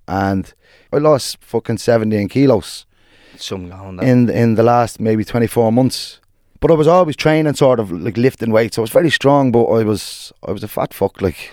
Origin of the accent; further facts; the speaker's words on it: Blanchardstown, Leinster, Ireland; I was born and raised in Blanchardstown. It's a nice area if anybody doesn't know it.